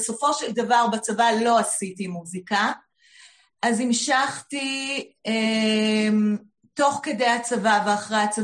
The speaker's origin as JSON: {"language": "Hebrew", "town": "Hadera", "region": "Haifa District", "country": "Israel", "tie": "born there", "said": "אז נולדתי בעיר חדרה"}